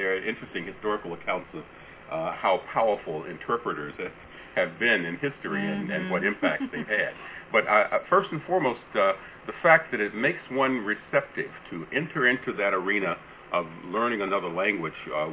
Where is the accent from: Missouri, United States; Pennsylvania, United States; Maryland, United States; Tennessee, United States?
Tennessee, United States; Nashville; I grew up in Nashville, Tennessee, so it's not that anybody spoke anything but maybe English